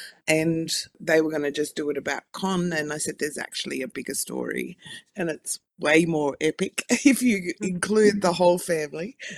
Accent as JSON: {"language": "English", "region": "New South Wales", "country": "Australia", "said": "So I'm a Yagal woman from the North Coast, New South Wales. The mouth of the mighty Clarence River."}